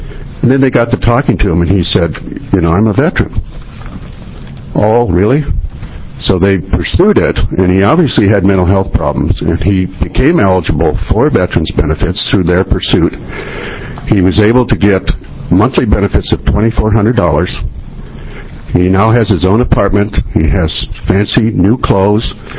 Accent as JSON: {"language": "English", "town": "Lake Oswego", "region": "Oregon", "country": "United States", "said": "I'm from Lake Oswego in Clackamas County."}